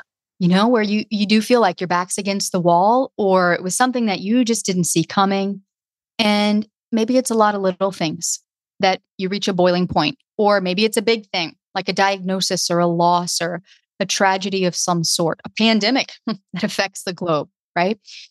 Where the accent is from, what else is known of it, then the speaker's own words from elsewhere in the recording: the South, United States; It's interesting you even mentioned my accent because for a long time, people had no idea that I was from the South.